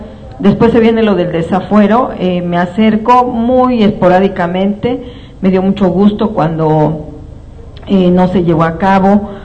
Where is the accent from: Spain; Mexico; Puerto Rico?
Mexico; te duele como mexicana, te duele como mujer que tienes una esperanza de que algo tiene que cambiar